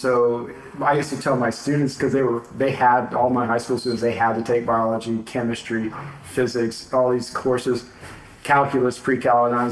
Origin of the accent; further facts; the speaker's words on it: California, United States; moved away as an adult; Well, I grew up in California and I can come back to that. But eventually my education, once I decided, well, I left California when I was 18 to go to Texas.